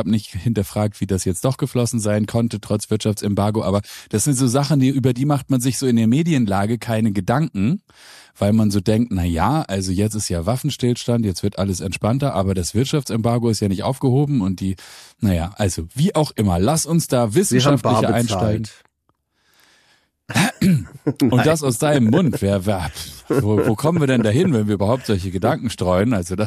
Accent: Hamburg, Germany; also Fähre sagt man als Hamburger

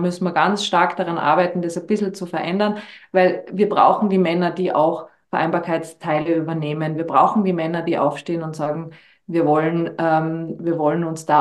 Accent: Austria; Ich sage immer, bei uns in Österreich, wir leben unser Krankheitssystem.

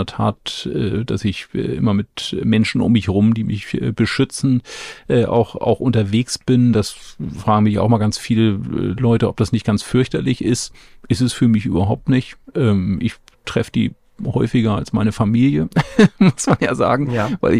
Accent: Eckernförde, Schleswig-Holstein, Germany; ich bin Schleswig-Holsteiner, komme aus Eckernförde, war früher schon Holstein-Fan

